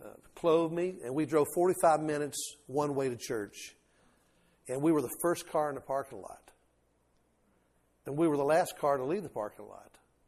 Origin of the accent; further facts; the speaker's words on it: New Orleans, Louisiana, United States; also born or lived in Atlanta; I was born in Atlanta, but raised in New Orleans on Bourbon Street.